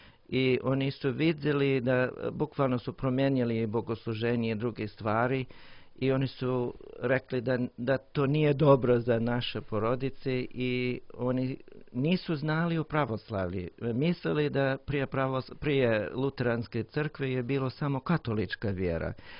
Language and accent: Serbian; New Mexico, United States; Serbian is a second language; also born or lived in Alaska / Russia; now in Montenegro; Moj srpski na podgorički način pričam. Ali baš sam iz SAD, iz države New Mexico. Rođen sam na Aljasi, ali zbog posla mog oca mi smo putovali dosta. Obišao ja sam 35 države.